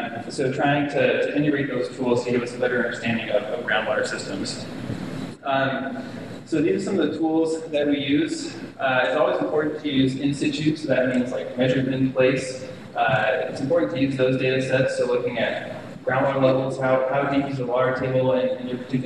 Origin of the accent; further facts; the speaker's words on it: Idaho, United States; also born or lived in Missouri; now in Colorado, United States; and I'm originally from Idaho, so we came back out west to Colorado State, and that's where I am now.